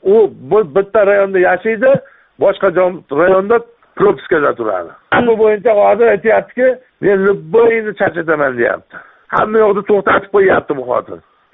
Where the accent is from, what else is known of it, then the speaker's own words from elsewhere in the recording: Fergana Region, Uzbekistan; Farg'ona oblasti O'zbekiston tumani. Yosh qishlog'ida yashayman.